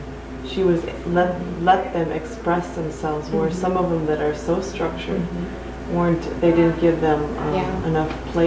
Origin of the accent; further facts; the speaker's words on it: St. Paul, Minnesota, United States; No, I'm from St. Paul, Minnesota.